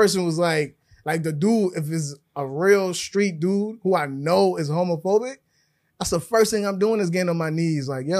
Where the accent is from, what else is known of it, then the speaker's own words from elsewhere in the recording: Minnesota, United States; Oh, I'm from Minnesota.